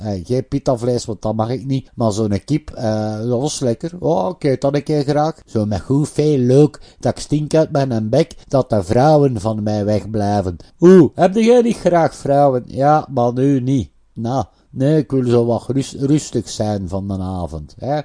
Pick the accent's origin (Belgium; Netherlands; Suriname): Belgium; Flanders; Ja, daar zijn wij Vlamingen goed in.